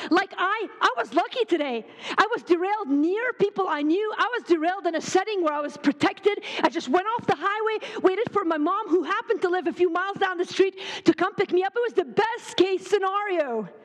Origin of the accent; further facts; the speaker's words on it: Beirut, Beirut Governorate, Lebanon; I grew up in Beirut, Lebanon.